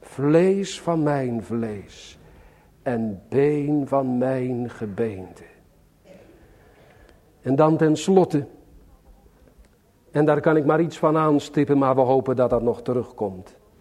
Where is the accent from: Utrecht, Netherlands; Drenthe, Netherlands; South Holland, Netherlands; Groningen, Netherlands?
South Holland, Netherlands; Sliedrecht; born there; In Sliedrecht, mijn geboorteplaats